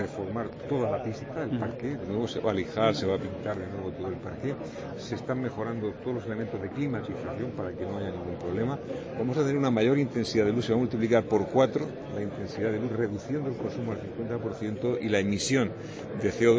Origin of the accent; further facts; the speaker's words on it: Murcia, Region of Murcia, Spain; como somos la gente de Murcia